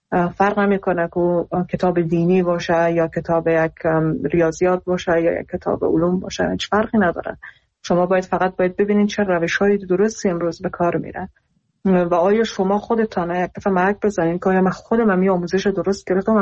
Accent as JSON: {"language": "Persian", "country": "Iran", "tie": "born or raised there", "said": "خودم در ایران بزرگ شدم اونم اونجا درس خوندم"}